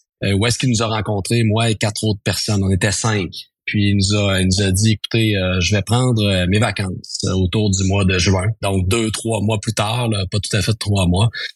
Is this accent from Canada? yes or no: yes; Quebec, Canada; J'étais à Montréal. Moi, je viens de la région de Rimouski, mais j'étais à Montréal à l'époque.